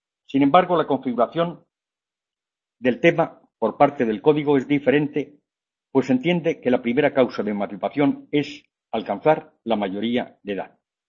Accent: Spain; Mi madre era catalana, yo soy mitad catalán, mitad castellano.

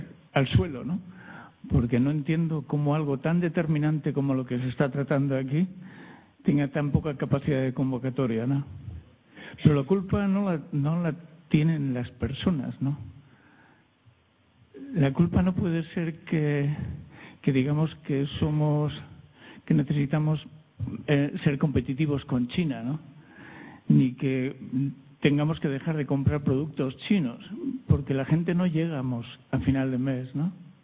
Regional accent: Basque Country, Spain; Hola, buenas tardes. Soy vizcaíno. En mi tierra, tengo 65 años, en mi tierra también pasó algo parecido. Éramos mineros y se fue, se acabó.

